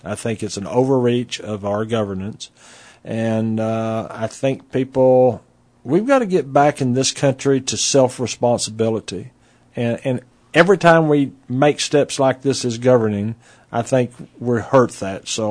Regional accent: Lubbock, Texas, United States; in the 60s and 70s and 80s when I was growing up in Lubbock?

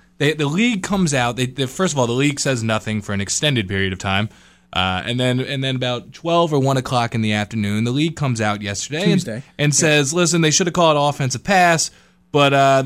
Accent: Albany, New York, United States; growing up in Albany is one of the few places that give you the whole, they run the gambit of Jewish holidays.

